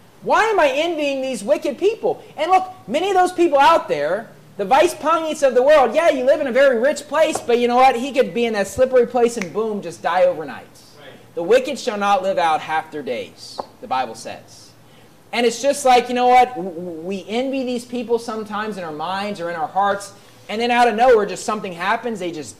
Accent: West Virginia, United States; And I know growing up in West Virginia, you know, you'd read things in the newspaper

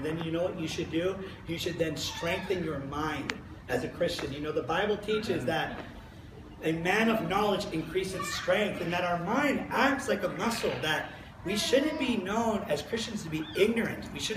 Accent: Kapaa, Hawaii, United States; I grew up in Kapaa Elementary, middle, and high school

